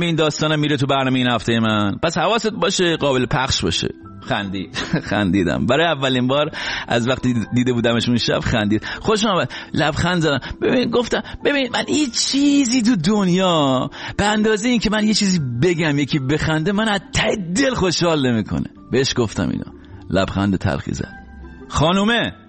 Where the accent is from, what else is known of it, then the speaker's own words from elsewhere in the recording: Iran; آخه میدونی من ایرانی هستم